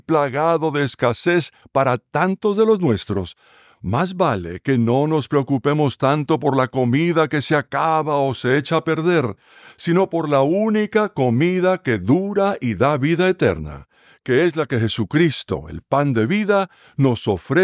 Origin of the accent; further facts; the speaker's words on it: Cuba; born there; en la región oriental de Cuba, donde yo nací, se le dice congri.